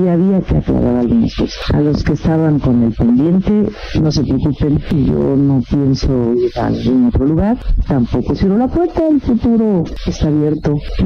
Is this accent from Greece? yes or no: no; Mexico; Soy mexicana, vivo en México, no pienso mudarme